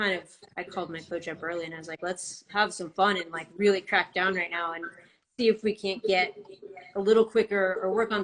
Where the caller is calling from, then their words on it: Rochester Hills, Michigan, United States; But I'm out in Michigan right now. So we're downstate is kind of how Michiganders refer to it, in Rochester Hil